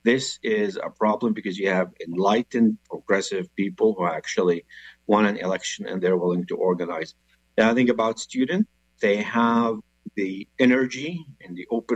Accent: West Bank, Palestine; English is a second language; now in Canada; So first thing, I am Palestinian-Canadian, born and raised in the West Bank. So I grew up throughout the first Intifada. You know, I was about 10 years old when it actually broke. I lived through part of the second Intifada.

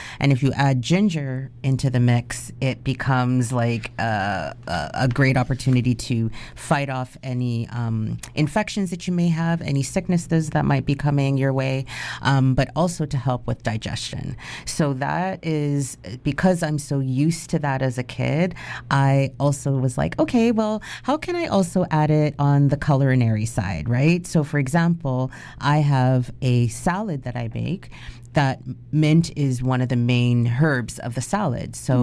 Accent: Toronto, Ontario, Canada; I'm Canadian born and I was raised in Toronto, which if you have been to Toronto, you'll know like it is a mecca of different cultures, right?

